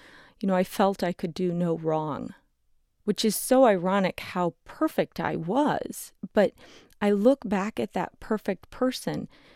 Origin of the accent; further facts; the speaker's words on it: Wisconsin, United States; Growing up in Wisconsin, hunting was very normal.